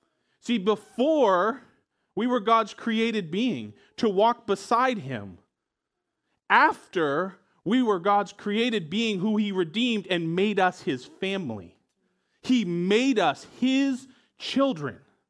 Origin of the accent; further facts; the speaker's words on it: New England, United States; but let's be honest, I'm from New England. This is as excited as I get, okay?